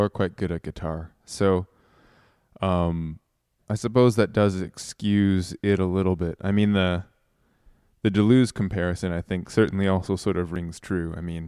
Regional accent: Toronto, Ontario, Canada; A real pleasure to have you all the way from my hometown of Toronto.

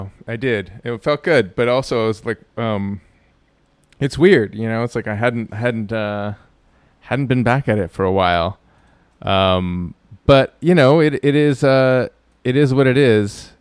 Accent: Canada; She's the only queen I've ever known as a Canadian.

